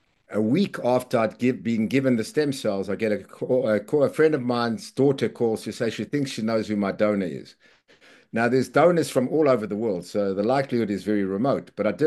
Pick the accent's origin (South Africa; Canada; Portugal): South Africa; accent: South African; now in Texas, United States; So, Rabbi, as you, even though I'm in Texas, my accent doesn't speak to Texan. I haven't given up my South African accent